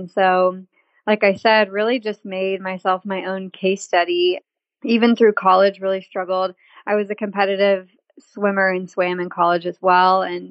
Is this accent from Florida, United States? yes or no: no; California, United States; I'm originally from California, but have been in Texas almost as long as I ever lived in California, which is crazy.